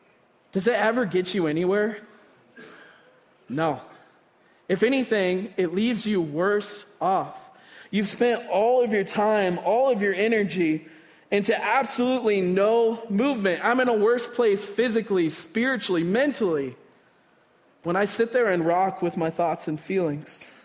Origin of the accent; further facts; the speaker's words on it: the South, United States; born there; I was born in the South and, you know, everybody would sit on their porch, drink their sweet tea with their rocking chairs.